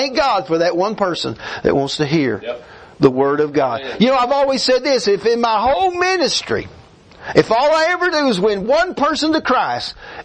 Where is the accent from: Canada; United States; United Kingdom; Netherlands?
United States; Texas; And I said, I'm going to jail over here in Romania. And I said, I'm from Texas. I want to go home.